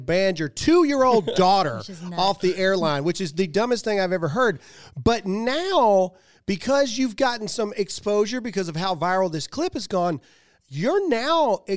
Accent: United States; And I, for one, as an American, I apologize to you and your family

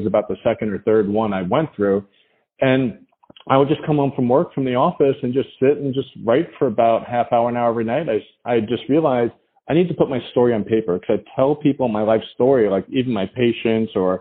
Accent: Queens, New York, United States; So I grew up in Queens, New York, pretty much on the streets, involved with graffiti and gangs and all that stuff.

